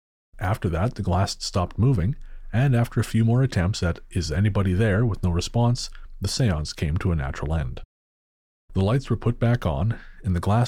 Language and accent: English; Leicester, East Midlands, United Kingdom; When I was a young boy growing up in Leicester in the 1960s, every Christmas at least two of the five siblings hosted parties for all the extended family and friends